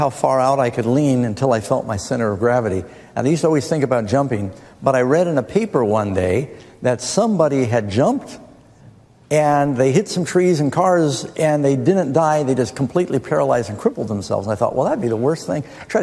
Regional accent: New York City, New York, United States; But I grew up mostly in New York City.

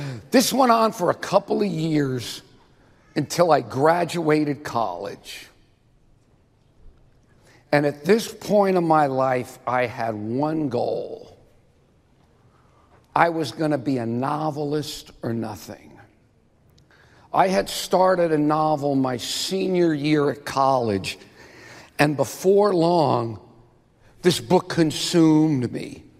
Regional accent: Miami Beach, Florida, United States; After I graduated, as Doug said, I went back to Miami Beach because I grew up on Miami Beach.

